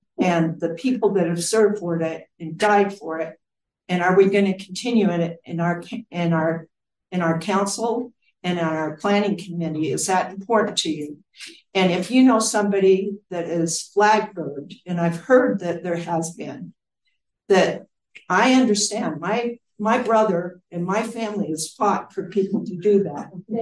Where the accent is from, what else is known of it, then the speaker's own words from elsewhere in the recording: Holladay, Utah, United States; I've been brought up in Utah, born and raised in Utah, seen it grown. Born and raised in Holiday, Utah, went to only three schools.